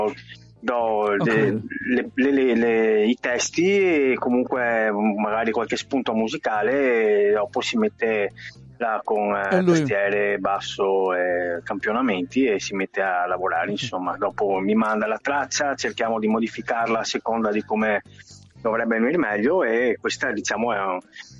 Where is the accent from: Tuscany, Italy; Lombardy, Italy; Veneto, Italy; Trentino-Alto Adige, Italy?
Veneto, Italy; Venice; born there; sono nato a Venezia, adesso abito in provincia di Venezia.